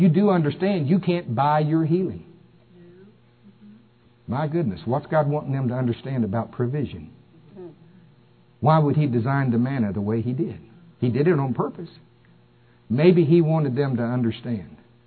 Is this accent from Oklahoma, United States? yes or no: yes; Shawnee, Oklahoma, United States; And I was raised in Shawnee, Oklahoma, Pottawatomie County. All of my relatives, nearly all of them on my dad's side, are farmers.